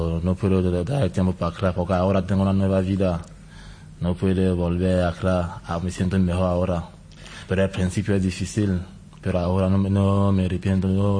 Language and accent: Spanish; Cameroon; now in Spain; Yo soy de Camerún.